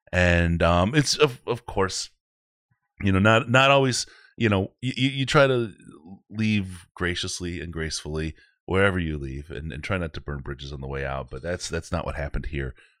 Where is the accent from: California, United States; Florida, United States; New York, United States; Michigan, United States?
Michigan, United States; Detroit; I grew up in Detroit, so maybe that's where it's at, right?